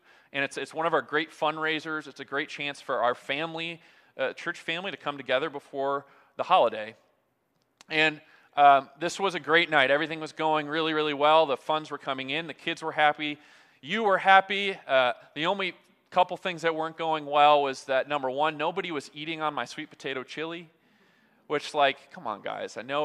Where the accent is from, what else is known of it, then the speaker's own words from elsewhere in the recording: Michigan, United States; Something that I grew up doing around the Thanksgiving table in my home in Michigan